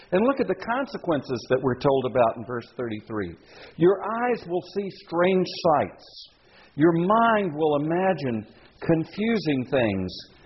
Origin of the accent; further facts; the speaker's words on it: Louisiana, United States; I've told people that I'm from Louisiana, and I tell them one of the things that Louisiana is famous for is that you can drink and drive.